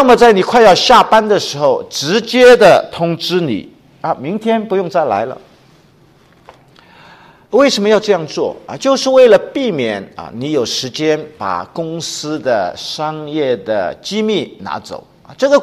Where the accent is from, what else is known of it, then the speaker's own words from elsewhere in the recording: China; 我们中国人也很讲人情啊，在中国的国内的时候啊